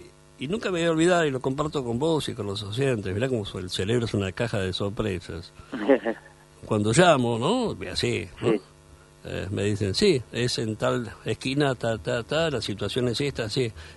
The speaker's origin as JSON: {"language": "Spanish", "region": "Buenos Aires", "country": "Argentina", "tie": "born or raised there", "said": "Como era Buenos Aires, donde yo nací y me crié, ¿no?"}